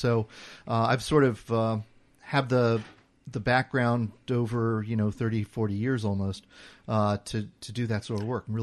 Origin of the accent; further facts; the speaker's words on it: Maryland, United States; also born or lived in Brooklyn, New York; So, I was born in Brooklyn, New York, but then as a child, actually an infant, moved to Washington, D.C., and, well, the D.C. area of Maryland, and grew up there.